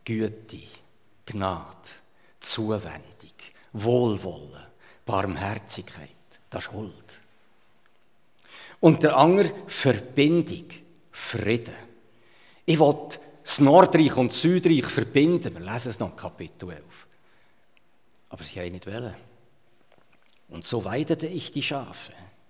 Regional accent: Switzerland; born there; Ich bin einfach in der Schweiz geboren, wo wir es so gut haben.

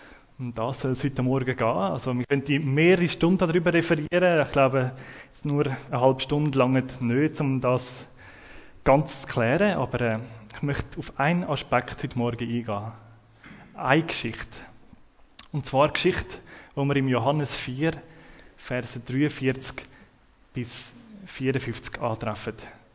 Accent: Zurich, Switzerland; ich komme von Zürich, das hört man vielleicht ein bisschen an meinem Dialekt. Ich bin dort schon seit 10 Jahren in der Axon Biblik in Zürich, daheim.

